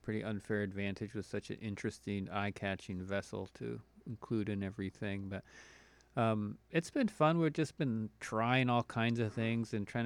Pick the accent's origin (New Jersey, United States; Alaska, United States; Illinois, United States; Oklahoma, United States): Alaska, United States; Homer; I grew up in Homer.